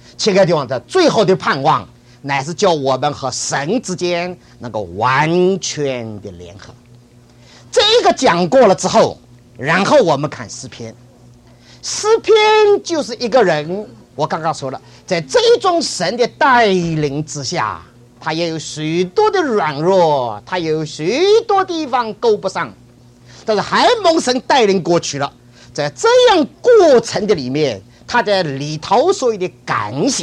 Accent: China; 我们中国人特别上一点年龄的人很爱读真言

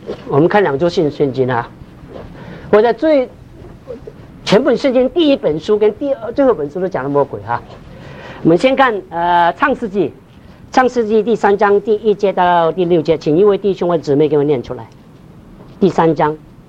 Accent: China; born there; 我在中国大陆出生，我在中国受过教育

